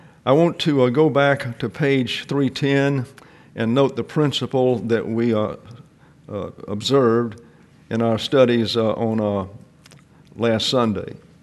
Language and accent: English; Alabama, United States; also born or lived in Texas; And of course, I'm from Lower Alabama and then went to Lower Texas. And I spent time there for well over 40 years